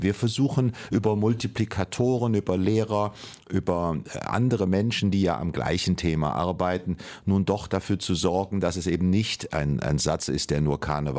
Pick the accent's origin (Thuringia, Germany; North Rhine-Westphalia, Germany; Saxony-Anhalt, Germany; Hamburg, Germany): North Rhine-Westphalia, Germany; Cologne; Und es bedrückt mich vor allen Dingen als Kölner